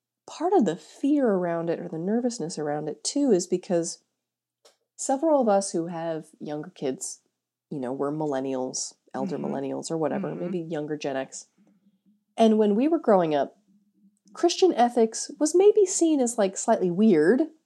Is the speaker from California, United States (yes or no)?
yes; California, United States; now in Boston, United States; I grew up in Southern California, but I am an exile here in New England. Okay. I live outside of Boston.